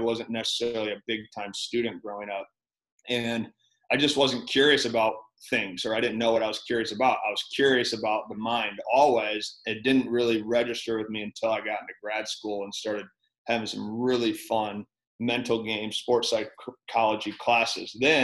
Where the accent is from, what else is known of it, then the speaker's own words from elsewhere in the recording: Michigan, United States; No, I grew up in Michigan. I went to Central Michigan. I transferred to Minnesota State.